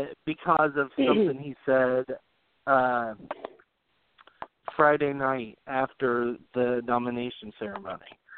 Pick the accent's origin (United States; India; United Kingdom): United Kingdom; England; But that's just because I'm an English person and I don't like referring to you.